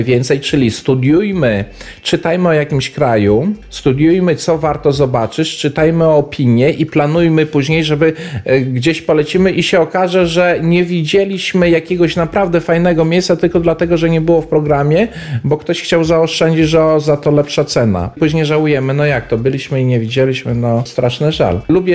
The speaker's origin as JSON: {"language": "Polish", "town": "Janów Podlaski", "region": "Lublin Voivodeship", "country": "Poland", "said": "powiedziałem, że ja jestem z Janowa, Janów Podlaski."}